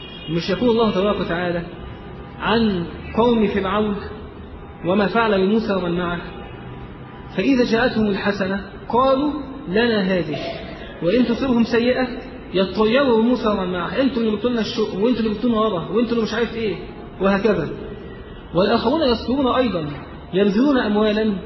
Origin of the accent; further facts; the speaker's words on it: Egypt; شوف الحرب التي توجد الآن في بلدنا مصر